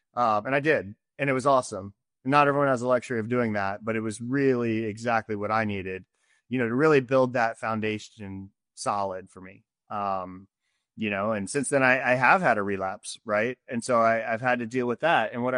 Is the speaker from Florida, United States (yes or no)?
yes; Jacksonville, Florida, United States; Yeah. So I grew up in Jacksonville, Florida. I went to West Point for college.